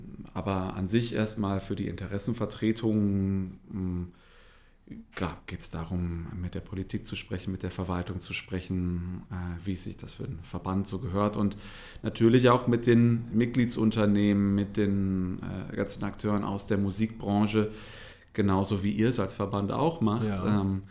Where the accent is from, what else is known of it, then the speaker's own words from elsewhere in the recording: Rhineland, Germany; born there; moved away as an adult; now in Hamburg, Germany; Seit rund 15 Jahren bin ich in Hamburg, eigentlich gebürtiger Rheinländer.